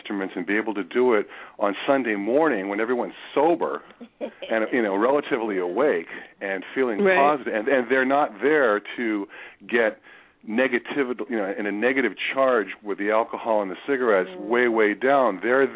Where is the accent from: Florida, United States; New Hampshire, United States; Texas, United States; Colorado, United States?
New Hampshire, United States; but we're from New Hampshire, so we would play on Wednesday nights and things like that.